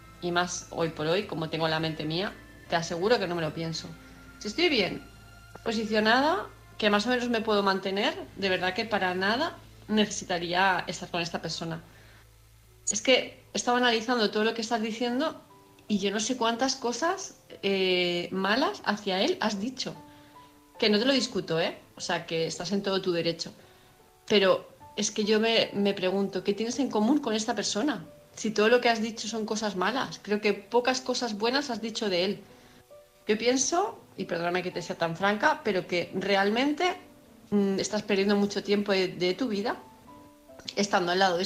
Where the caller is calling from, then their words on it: Palma de Mallorca, Balearic Islands, Spain; de Palma de Mallorca